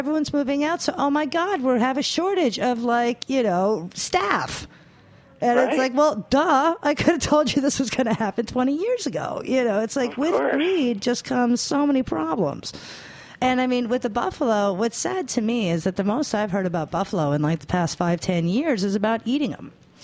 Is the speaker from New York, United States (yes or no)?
yes; New York, United States; It's like, careful, I'm a New Yorker, my friend.